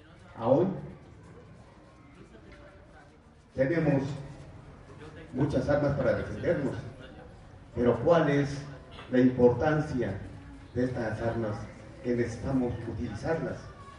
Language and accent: Spanish; San Luis Tlaxcaltemalco, Mexico City, Mexico; vengo del pueblo de San Luis Tlaxcaltemalco.